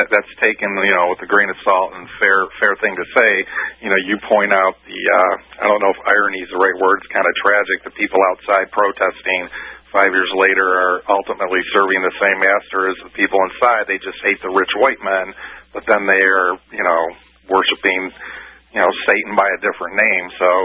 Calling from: Ann Arbor, Michigan, United States; Hey, Alex, Ann Arbor, Michigan area.

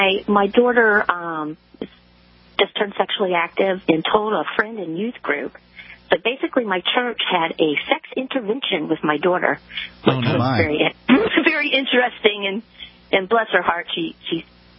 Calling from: Surfside Beach, South Carolina, United States; Surfside Beach.

